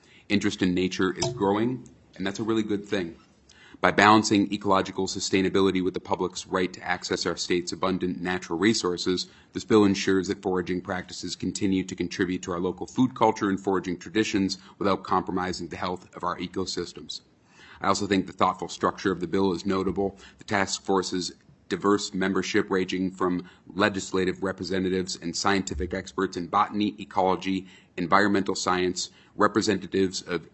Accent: Minnesota, United States; I'm from Minnesota, and I'm based in St. Paul.

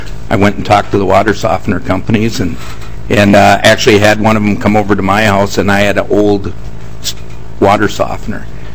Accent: Morris, United States; I grew up in Morris, So I know we've always had a water softener since I was a little kid.

